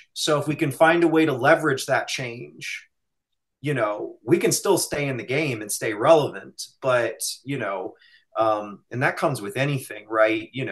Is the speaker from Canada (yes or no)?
no; the South, United States; I grew up in the South anyway, and it's manners and politeness always.